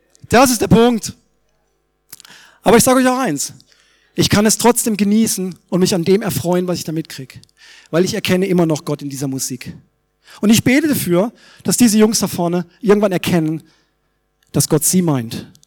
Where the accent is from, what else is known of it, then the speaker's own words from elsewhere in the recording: Freiburg, Baden-Württemberg, Germany; moved away as an adult; Ich komme ja aus Freiburg, aber ich bin seit 22 Jahren in Hessen